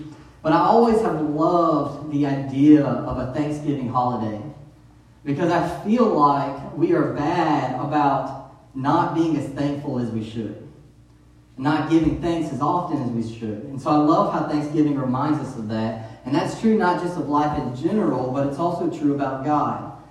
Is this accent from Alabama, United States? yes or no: yes; Tuscaloosa, Alabama, United States; I was a little kid growing up in Tuscaloosa